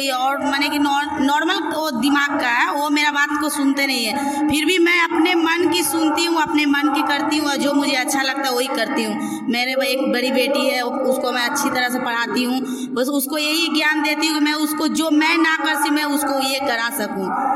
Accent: Madhopur, India; मैं माधोपुर के रहने वाली हूँ।

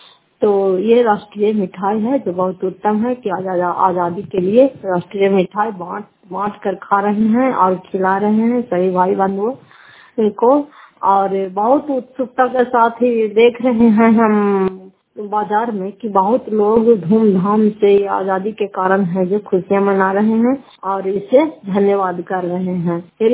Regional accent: Fatehpur, Bihar, India; घर फतेहपुर पंचायत मकरौता, जिला नालंदा, क्राय पसरा ब्लॉक की निवासी हूँ।

